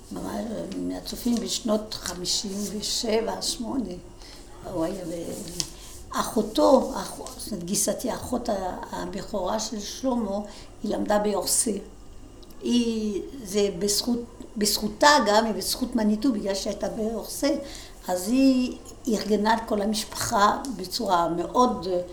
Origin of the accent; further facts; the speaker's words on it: Tunis, Tunis Governorate, Tunisia; moved away as an adult; also born or lived in Paris, France; ונולדתי בתוניס. עד שנת 62 היינו בתוניס, עזבנו את תוניס, הייתי בת 18, הגענו לצרפת ובפריז. אני באה ממשפחה מסורתית